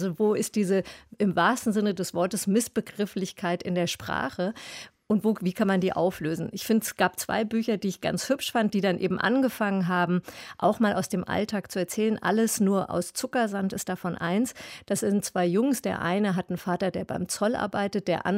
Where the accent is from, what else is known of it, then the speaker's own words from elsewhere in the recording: Hesse, Germany; now in Berlin, Germany; ich bin auch Hessin, ich lebe seit 30 Jahren in Berlin